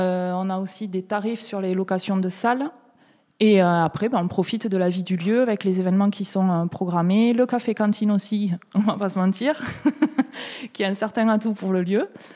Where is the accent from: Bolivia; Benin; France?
France; Toulouse, Occitanie; now in Sète, France; je suis originaire de Toulouse et avec la pandémie, j'avais envie de changer de cadre de vie, de me rapprocher du bord de mer. Et j'ai des origines sétoises par ma famille, donc je me suis dit, allez, installons-nous à 7.